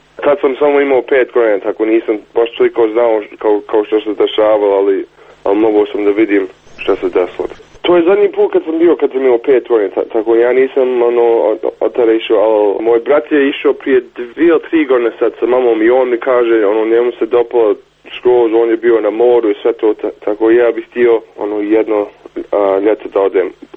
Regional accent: Sarajevo, Federation of Bosnia and Herzegovina, Bosnia & Herzegovina; also born or lived in Germany; now in Canada; Ja sam tako iz Sarajeva do Njemačke, do Kanade, kao to je bilo mala, kao ta journey koju smo imali.

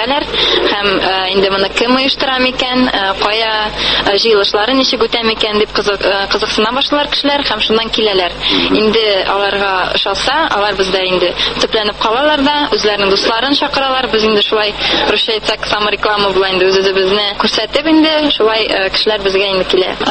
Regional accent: Nizhnekamsk, Tatarstan, Russia; born or raised there; moved away

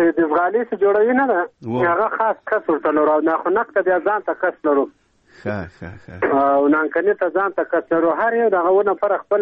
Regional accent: Ghazni, Afghanistan; زه د غزنی ولایت یم د اندړو د ولسوالۍ ما یادې ګډول لیکلې یم

